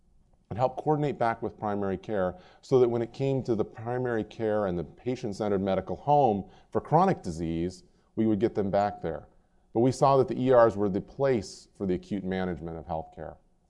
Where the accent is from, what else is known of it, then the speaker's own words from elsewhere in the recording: Washington, United States; from Washington State.